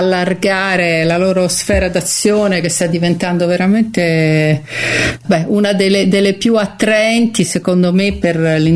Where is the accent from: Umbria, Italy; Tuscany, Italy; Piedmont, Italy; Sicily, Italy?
Tuscany, Italy; moved away; io da Toscana, da Toscana fuori uscita, insomma, quando vedo che la mia regione brilla